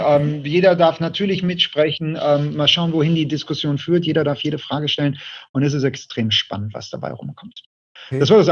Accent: Duisburg, North Rhine-Westphalia, Germany; also born or lived in Essen; now in Düsseldorf, Germany; Ich bin in Essen geboren, Ruhrpottkind, Duisburg aufgewachsen.

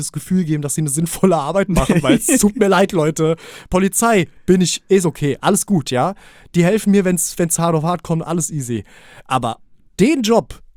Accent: Offenbach, Hesse, Germany; allein schon Offenbach, weil ich gesagt habe, ich komme aus Offenbach, ne?

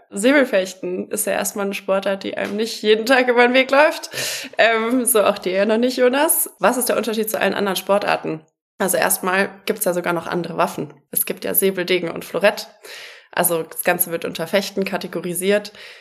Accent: Nuremberg, Bavaria, Germany; ich bin in Nürnberg groß geworden.

